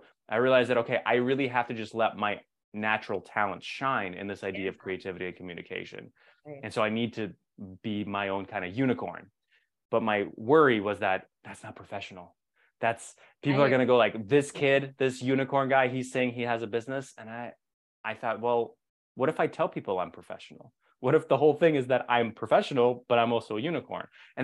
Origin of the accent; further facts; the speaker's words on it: Nashville, Tennessee, United States; and I grew up in Nashville, I went to school in Nashville.